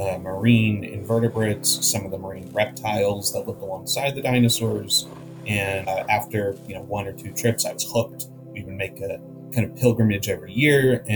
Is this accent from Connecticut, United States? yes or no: yes; Stamford, Connecticut, United States; now in New Jersey, United States; I grew up in Stamford, Connecticut, and there really are not a lot of publicly accessible fossil sites.